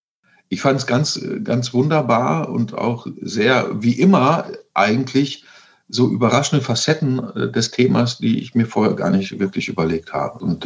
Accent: Lower Saxony, Germany; weil ich einen Großteil meiner Kindheit im Norden verbracht habe, in Ostfriesland.

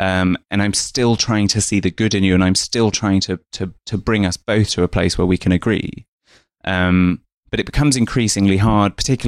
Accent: East of England, United Kingdom; born there; So I was born in Essex to two migrants from India, my mum and my dad. My mum has always been a practicing Sikh.

